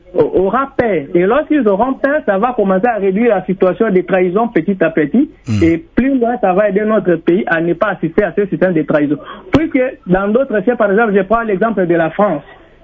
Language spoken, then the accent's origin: French; DR Congo; chez nous, en RDC